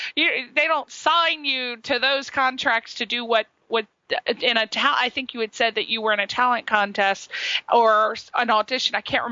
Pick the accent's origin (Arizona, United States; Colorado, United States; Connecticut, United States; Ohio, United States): Connecticut, United States; I mean, I'm from Connecticut, so I'm very familiar.